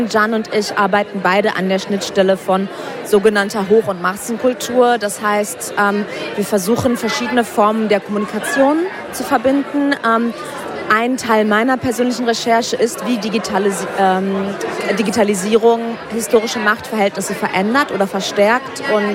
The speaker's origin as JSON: {"language": "German", "region": "West Germany", "country": "Germany", "tie": "born or raised there", "said": "ich bin in Westdeutschland, Jan in Süddeutschland zur Schule gegangen"}